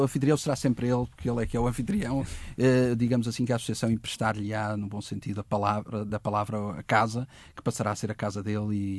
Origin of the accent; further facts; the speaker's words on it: Porto, Norte, Portugal; sou até como portuense e nortenho